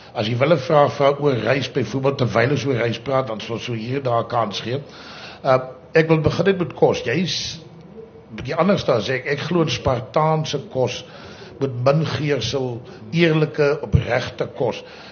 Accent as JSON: {"language": "Afrikaans", "region": "Karoo", "country": "South Africa", "tie": "born or raised there", "said": "ek wat in die Karoo groot geword"}